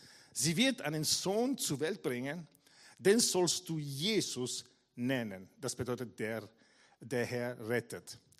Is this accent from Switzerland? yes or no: no; Italy; accent: Italian; German is a second language; moved away as an adult; also born or lived in Carinthia; now in Austria; Inspirator, genau. Und ich komme ursprünglich aus Italien, von dort kommt dieser Akzent, das ich habe. Obwohl wir eine Zeit lang in Kärnten verbracht haben, als meine Frau und ich, als wir nach Österreich gekommen sind, dieser Akzent kommt nicht von Kärnten, ja, sondern kommt aus Italien.